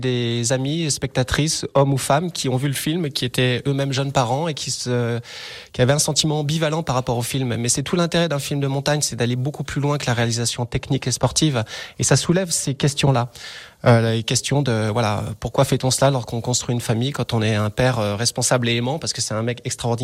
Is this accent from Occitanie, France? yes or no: no; Combloux, Auvergne-Rhône-Alpes, France; c'est chez moi, je suis de Combloux